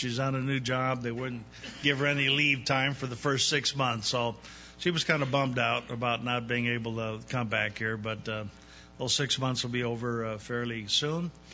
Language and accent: English; Seattle, Washington, United States; First time up here in the Northeast. I'm from Seattle, Washington. Folks back there rather arrogantly say God's country.